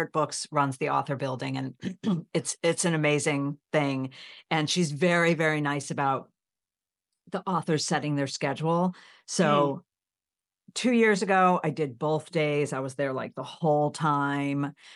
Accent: Chicago, Illinois, United States; born there; I'm coming to you from my studio, which is in the beautiful, beautiful Hudson Valley, New York. I was born in Chicago. I have an apartment in Brooklyn, but I work up here in the Hudson Valley

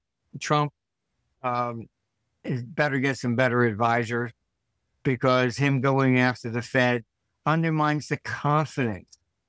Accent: Philadelphia, Pennsylvania, United States; And, look, I grew up in the Philadelphia area.

